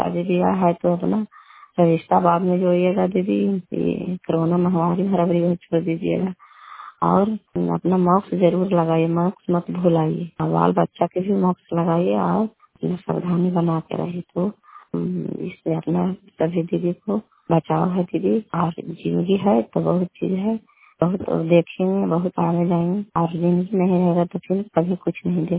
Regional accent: Kalyanpur, Bihar, India; घर कल्याणपुर वाली देवची पंचायत प्रखंड छन्नी जिला नालंदा का निवासी हूँ।

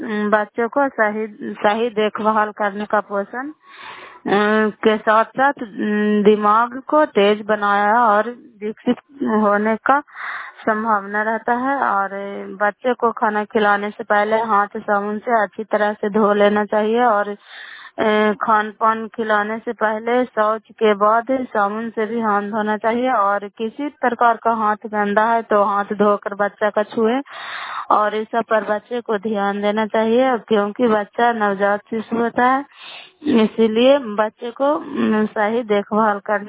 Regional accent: Bihar, India; नालंदा जिला कराई ब्लॉक के निवासी हूँ।

